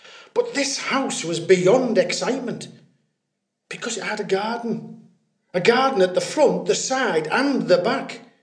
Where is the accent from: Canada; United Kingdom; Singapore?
United Kingdom; Grangetown, North East England; also born or lived in Saltburn; I was actually born in Saltburn, but I lived in Vicar Street, Grangetown. One of the original 12 streets of Grangetown.